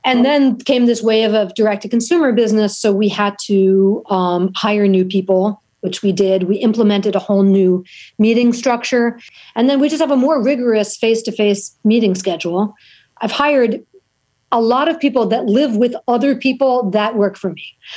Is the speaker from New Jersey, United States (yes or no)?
no; New York City, New York, United States; Because growing up in New York City, it was so dangerous and so ridiculous.